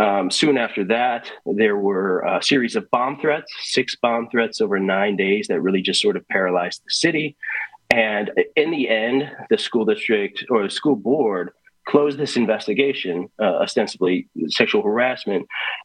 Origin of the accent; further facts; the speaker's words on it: Wisconsin, United States; So like you, Kristen, I grew up in Wisconsin